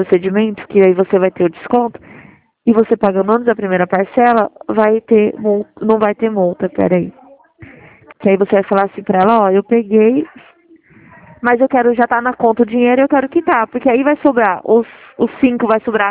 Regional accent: Dracena, São Paulo, Brazil; sou de Dracena, do Central de Dracena.

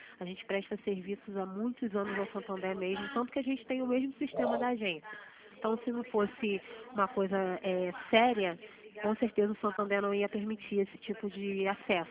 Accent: Nova Iguaçu, Rio de Janeiro, Brazil; Sim, sou de Nova Iguaçu.

